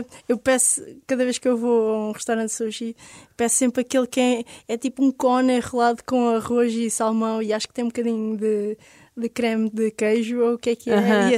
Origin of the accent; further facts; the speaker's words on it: Corteira, Algarve, Portugal; now in Sines, Portugal; Eu cresci no Algarve, cresci em Corteira e surfava lá, mas a consistência de ondas é muito pouca durante o ano todo. Então eu acabei por me mudar para Sines. Neste momento eu vivo em Sines